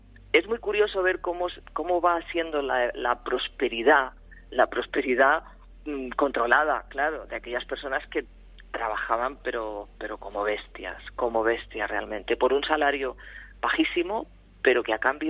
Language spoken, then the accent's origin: Spanish; Catalonia, Spain; yo nací allí, yo me siento catalana, por supuesto, claro, tan catalana como española